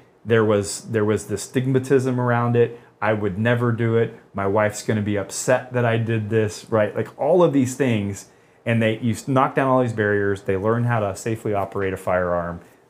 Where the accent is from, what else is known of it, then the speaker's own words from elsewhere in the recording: Texas, United States; I said, where I'm from, everybody has one of those. I'm from Texas.